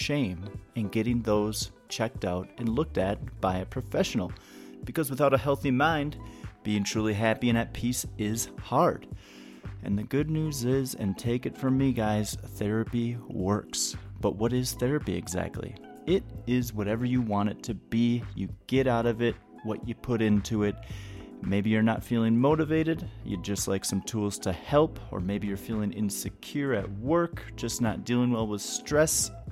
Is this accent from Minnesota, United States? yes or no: yes; Minnesota, United States; because I grew up outside of Minneapolis, and like I know